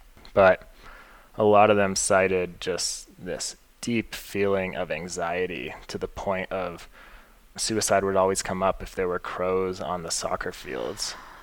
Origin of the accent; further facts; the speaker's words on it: Albuquerque, New Mexico, United States; I grew up in Albuquerque. I knew a lot of people that went to El Dorado and younger than me that still do.